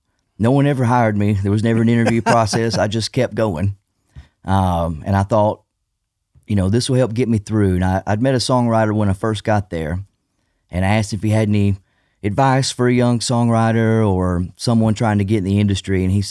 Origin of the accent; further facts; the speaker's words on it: Scotland, United Kingdom; growing up in Fife, I didn't know anybody who had been on that path.